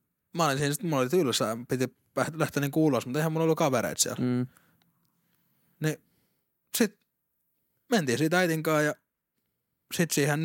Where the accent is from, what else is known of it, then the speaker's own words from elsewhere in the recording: Kotka, Kymenlaakso, Finland; also born or lived in Vantaa; Mä oon Kotkassa, sit mä oon Vantaalta, sit mä tulin takas Kotkaan.